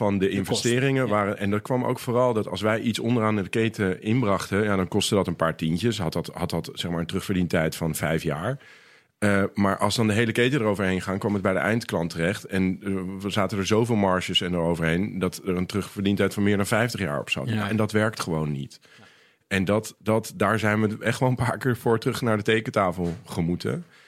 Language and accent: Dutch; Amsterdam, North Holland, Netherlands; Nou, ik kom uit Amsterdam. Dus het was nu ook een thuiswedstrijd. Ik woon weer in Amsterdam. En ik ben wel een beetje ook in Amsterdam opgegroeid.